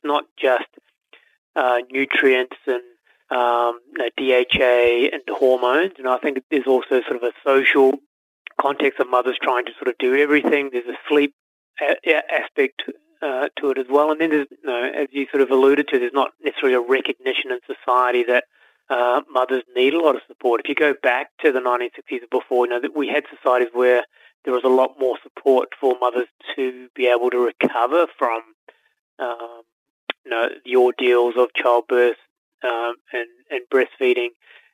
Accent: New Zealand; also born or lived in Spain; Then, I come from a Spanish background. I was born in Spain and grew up in New Zealand.

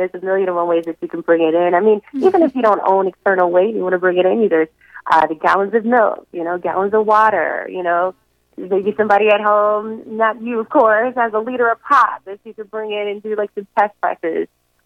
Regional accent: Los Angeles, California, United States; now in Chicago, United States; I'm from Los Angeles originally, and I've always had sort of a fitness background.

